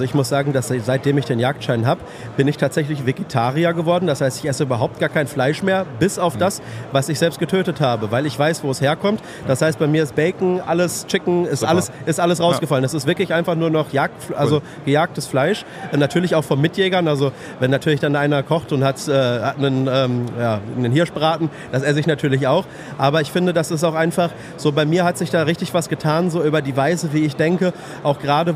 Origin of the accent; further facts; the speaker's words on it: North Rhine-Westphalia, Germany; Ich komme zufällig hier aus der Nähe, also ich bin 5 Kilometer neben aus Witten.